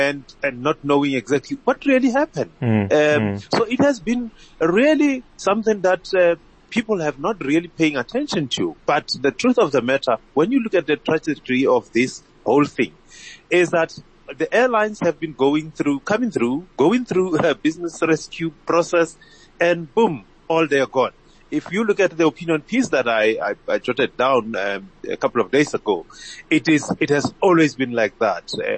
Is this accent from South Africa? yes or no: yes; South Africa; When you look at, you know, how we as South African have been getting the airlines